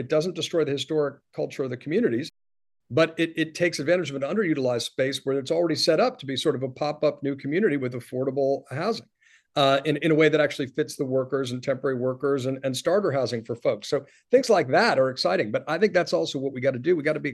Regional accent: New York City, New York, United States; born there; I was born in New York City.

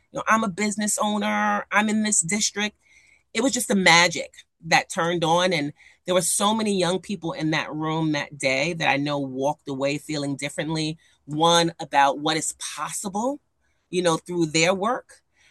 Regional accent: New York City, New York, United States; I was a high schooler. I was growing up in the Bronx. And of course, there were challenges.

